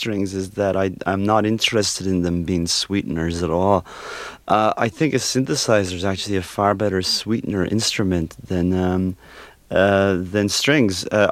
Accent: Ireland; I mean, growing up in Ireland, in a place where there's not a sky in the clouds instead of a cloud in the sky.

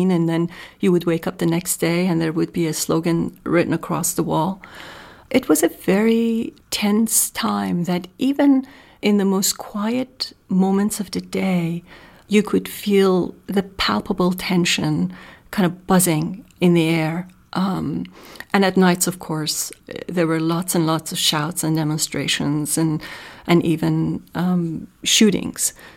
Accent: Tehran, Tehran Province, Iran; here I was, a Jewish person growing up in Tehran

